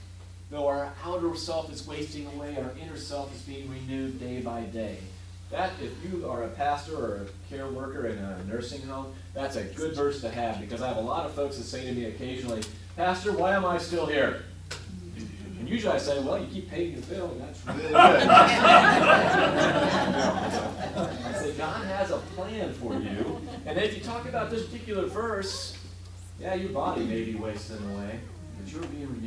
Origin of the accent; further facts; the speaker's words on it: Iowa, United States; I'm from Iowa.